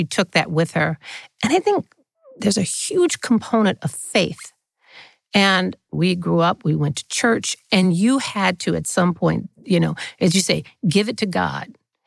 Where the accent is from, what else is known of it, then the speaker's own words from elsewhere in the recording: Mobile, Alabama, United States; Well, Mobile, I grew up on the tail end of segregation, so things had just broken down.